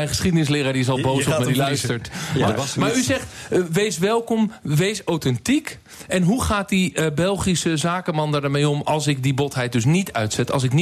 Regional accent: Netherlands; Wij als Nederlanders krijgen altijd te horen, je moet je aanpassen aan cultuur, je moet je verdiepen in de cultuur.

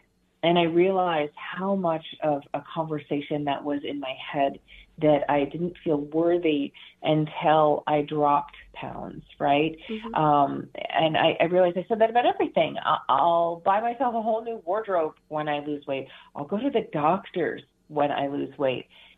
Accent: New Jersey, United States; I mean, I grew up in New Jersey. I was living in New Jersey at the time. I grew up in Vermont, Canada.

